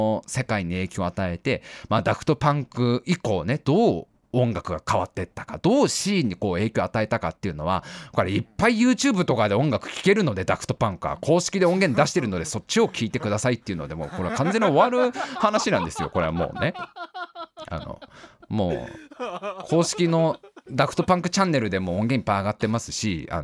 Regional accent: Tokorozawa, Saitama, Japan; 僕の地元の埼玉県所沢市、新所沢といえばもう住めば都ですよ

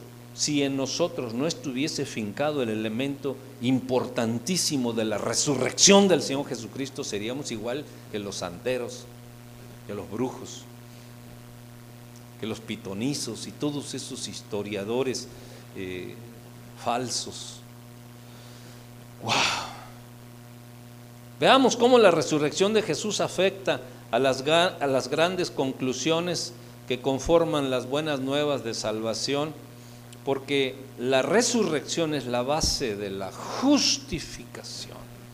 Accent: Tlaquepaque, Jalisco, Mexico; Yo soy de Tlaquepaque.

